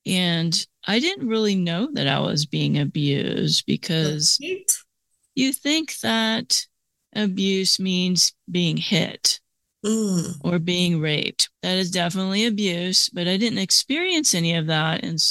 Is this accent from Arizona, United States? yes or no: yes; Phoenix, Arizona, United States; and you already know I'm from Phoenix, Arizona.